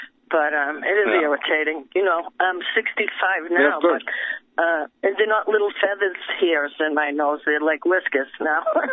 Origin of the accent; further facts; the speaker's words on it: Massachusetts, United States; The only thing I can complain about is, well, I'm from Massachusetts, and there's trees all over the place